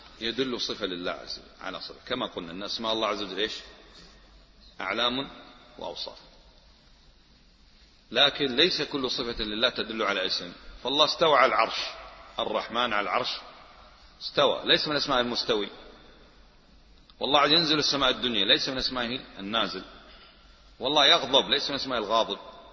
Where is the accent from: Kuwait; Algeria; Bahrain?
Kuwait; أنا من الكويت لست من مصر.